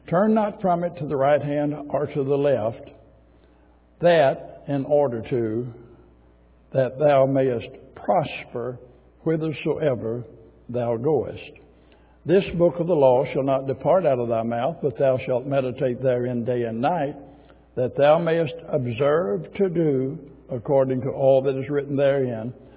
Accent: Arkansas, United States; born there; I was born in Arkansas. Keep it simple for me.

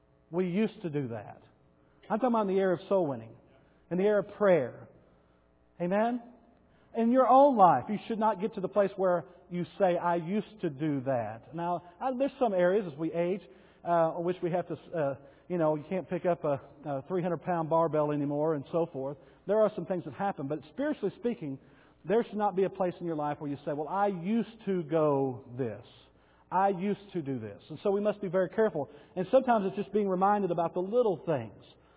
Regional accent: Bowie, Texas, United States; I lived 20 miles away from Tanya. And she lived in Nakona. I was from Bowie.

